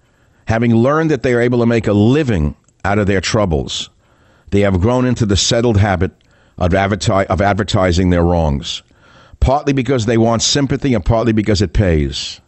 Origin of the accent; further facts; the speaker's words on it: United States; Because I am an American just like you.